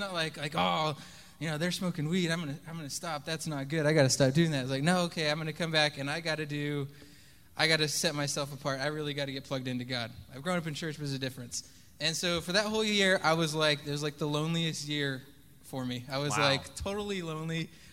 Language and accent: English; California, United States; because I moved down from Northern California, I just kind of ended up with the cool people.